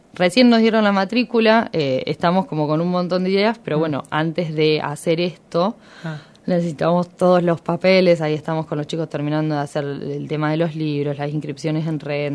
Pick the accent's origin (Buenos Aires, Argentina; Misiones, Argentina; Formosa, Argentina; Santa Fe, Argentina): Buenos Aires, Argentina; soy de Buenos Aires